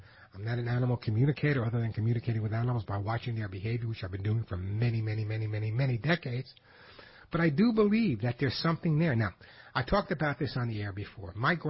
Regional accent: New York, United States; I'm a New Yorker, Long Islander. You guys know that.

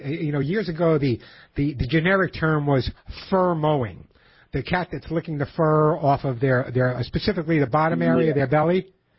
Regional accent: New York, United States; I grew up on Long Island.

